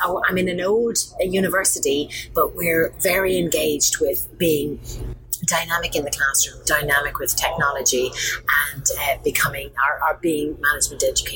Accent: Ireland; And as most people can hear, I'm Irish. So, I'm based in Trinity College in Dublin.

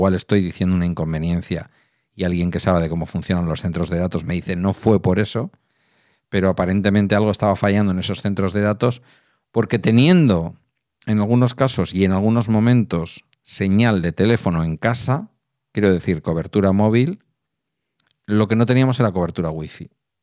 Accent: Basque Country, Spain; como somos vascos y vascas, y como aquí hay gente que va en furgoneta camperizada a trabajar

